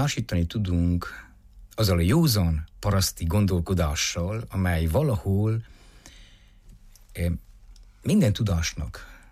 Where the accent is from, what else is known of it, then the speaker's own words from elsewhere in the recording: Racoșu de Sus, Covasna, Romania; also born or lived in Sfântu Gheorghe; Iskoláimot Felsőrákoson, a Kovászna megyéhez tartozó kistérségben, Miklósvárszéken, majd Sepsiszentgyörgyön folytattam, ahol érettségiztem